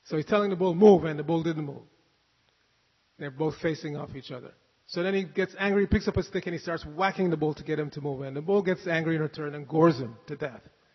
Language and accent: English; New York City, New York, United States; I know growing up in New York City, it happened many times